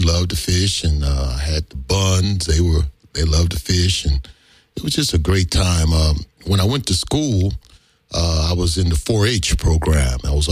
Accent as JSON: {"language": "English", "town": "Compton", "region": "California", "country": "United States", "tie": "born or raised there", "said": "Well, I was born and raised in Watts, Compton area."}